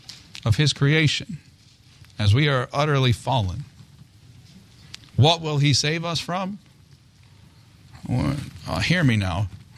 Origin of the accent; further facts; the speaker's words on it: Ohio, United States; But I'm from Ohio. Where's Pete Rose?